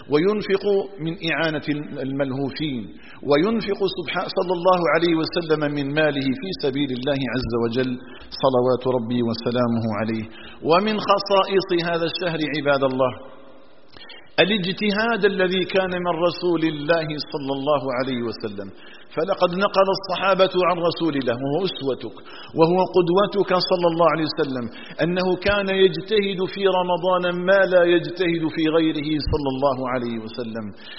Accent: Algeria; اللهم اجعل بلدنا الجزائر آمنا مطمئنا

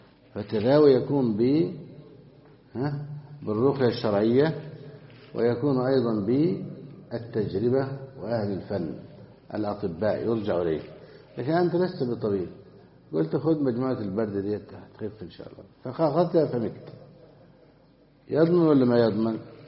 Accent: Egypt; أو بشرب الخمر والبيرة التي عندنا في مصر، بخلاف البيرة التي في السعودية فهي مباحة

